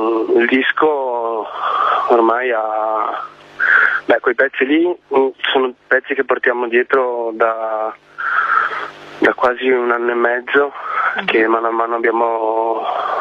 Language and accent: Italian; Verona, Veneto, Italy; Però siamo di Verona, tutti e quattro